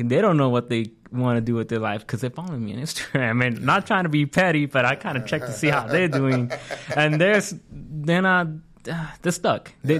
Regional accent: Van Nuys, California, United States; I grew up in the Mid Valley

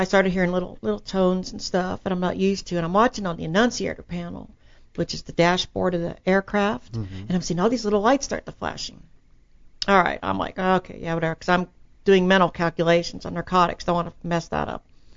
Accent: Texas, United States; Now I'm a Texan. Texans don't lie.

